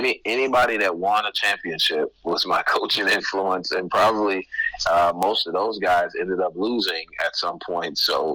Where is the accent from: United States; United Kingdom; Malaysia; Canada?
United States; Detroit, Michigan; Well, I thought I was the Pistons growing up in Detroit.